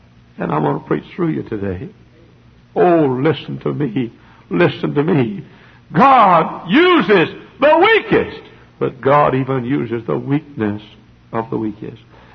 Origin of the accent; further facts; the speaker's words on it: United States; accent: southern; all you poor, poor people haven't learned how to talk yet, and with my southern accent.